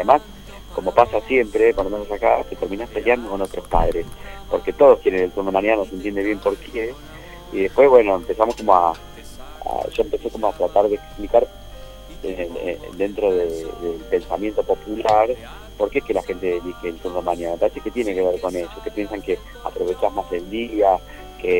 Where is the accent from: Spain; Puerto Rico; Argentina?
Argentina; born there; Bueno, yo soy de Argentina, nací acá en Argentina.